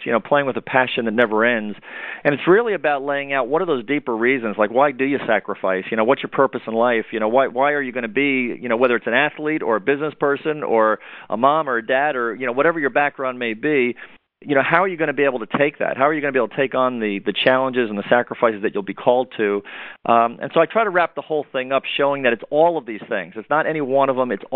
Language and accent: English; New York City, New York, United States; born or raised there; now in North Carolina, United States